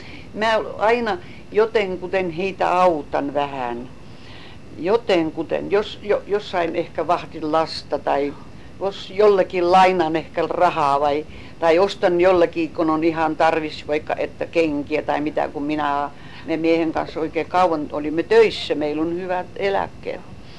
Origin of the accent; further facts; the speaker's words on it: Leningrad Oblast, Russia; now in Estonia; Oli mulle Inkeri, eikä sitä mä muistan aina. Se on mun veressä